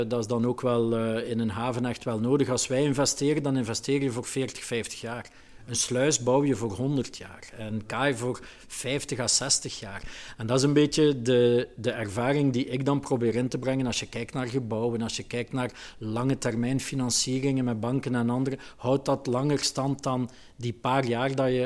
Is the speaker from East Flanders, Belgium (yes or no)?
yes; Ghent, East Flanders, Belgium; born there; Je hoort aan mijn accent, ik ben hier geboren, ik werk hier, ik leef hier.